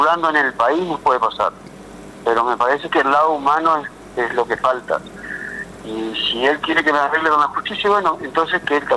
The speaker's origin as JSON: {"language": "Spanish", "region": "Buenos Aires", "country": "Argentina", "lives_now": "Santo Tomé, Argentina", "said": "yo soy de Buenos Aires, pero vivo hace 18, 19 años."}